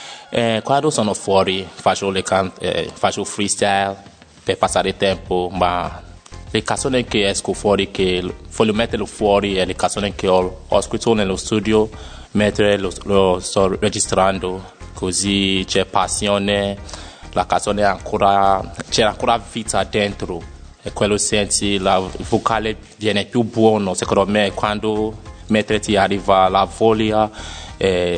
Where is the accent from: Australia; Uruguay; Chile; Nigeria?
Nigeria; Italian is a second language; now in Ravenna, Italy; Sono nigeriano e sono qui in Italia da 6 anni. E ho abitato qui a Faenza per un anno e dopodiché sto abitando adesso a Ravenna.